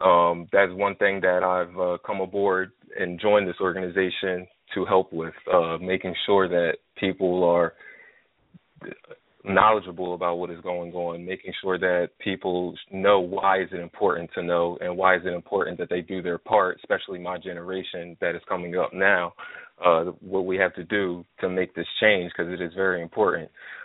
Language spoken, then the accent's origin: English; Palmyra, New Jersey, United States; I'm from New Jersey, South Jersey, Palmyra to be specific, right outside of Philadelphia.